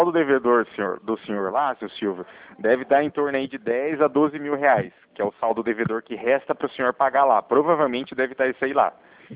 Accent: Cornélio Procópio, Paraná, Brazil; Eu sou de Cornélio Procópio

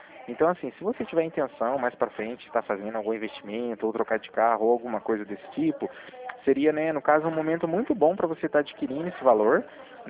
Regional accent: Cornélio Procópio, Paraná, Brazil; eu sou aqui de Cornélio Procópio

